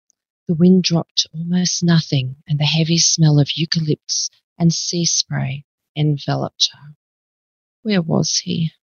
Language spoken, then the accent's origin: English; Australia; I'm an Australian author